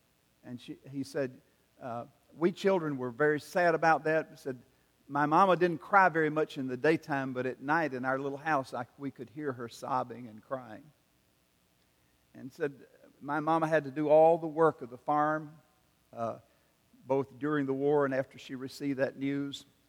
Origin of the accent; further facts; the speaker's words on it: South Carolina, United States; he was born and pastored in Edgefield, South Carolina, my home state.